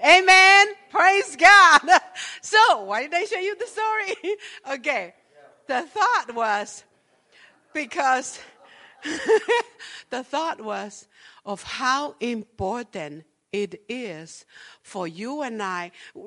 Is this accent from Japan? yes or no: no; Hawaii, United States; And I'm from Hawaii. We don't have snow there, okay?